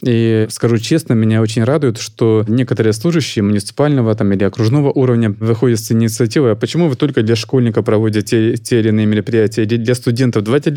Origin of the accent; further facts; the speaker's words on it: Russia; Я говорю, да, я из России.